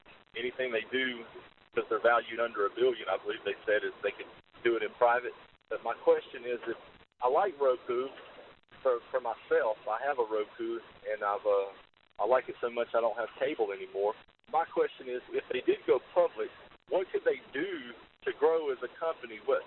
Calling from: Biloxi, Mississippi, United States; I'm from Biloxi, Mississippi.

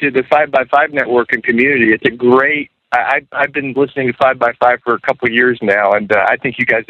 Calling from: Georgia, United States; I'm calling from Georgia.

